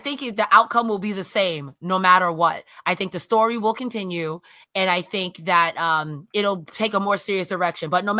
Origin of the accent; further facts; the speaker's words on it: United States; I don't know anything from it, and I'm from America, so who am I to talk?